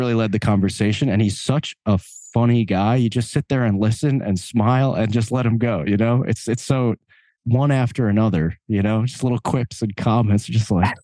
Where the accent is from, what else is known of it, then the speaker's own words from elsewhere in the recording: Long Island, New York, United States; So me and Brian Murray, one of the guitar players in the band, we're both from Long Island.